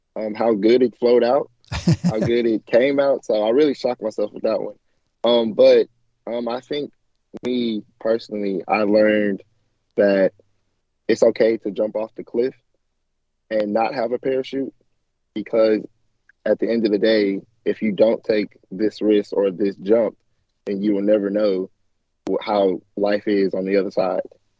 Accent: Nashville, Tennessee, United States; So I am 25. I'm from Tennessee, Nashville, Tennessee

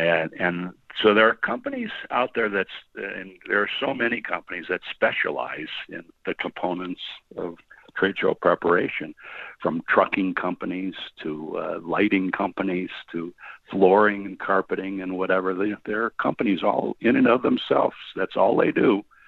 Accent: United States; There's so many American companies, and I'm an American, so I can't act like writing a book of this nature that it applies to everybody equally.

